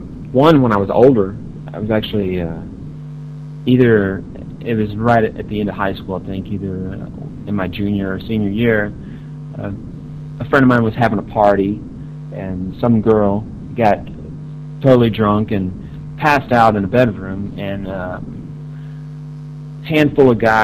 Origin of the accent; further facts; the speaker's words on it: Texas, United States; I mean, you have to remember that I grew up in Texas.